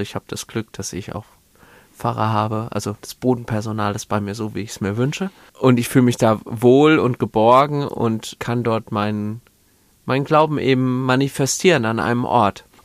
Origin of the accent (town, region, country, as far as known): Hesse, Germany